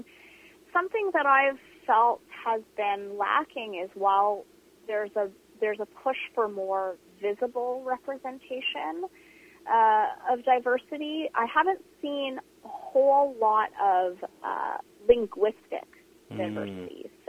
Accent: Canada; born there; I was born in Canada. You know, my parents' first language is Mandarin, but my Mandarin is quite weak. English is actually my strongest language.

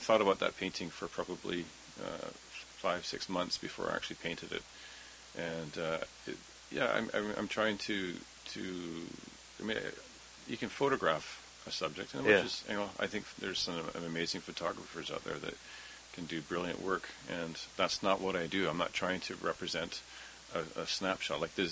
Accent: Powell River, British Columbia, Canada; now in Vancouver, Canada; I grew up the coast in a town called Pell River.

